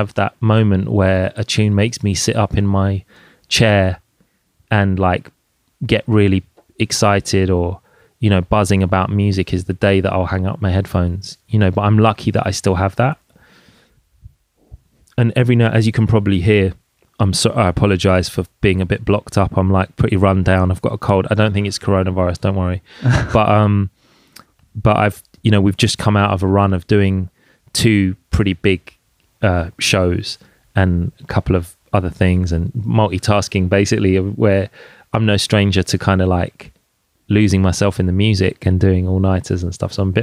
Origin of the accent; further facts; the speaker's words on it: London, United Kingdom; I grew up in Jungle in London